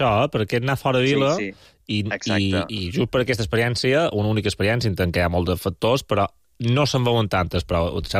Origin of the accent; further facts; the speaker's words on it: Balearic Islands, Spain; seguirem descobrint com som els mallorquins i mallorquines